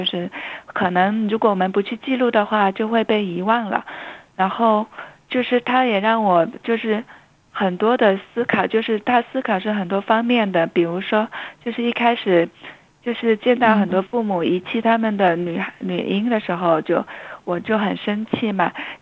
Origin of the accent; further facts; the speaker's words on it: China; 其实我跟南孚都一样是在中国就是出生长大，还要在中国受教育嘛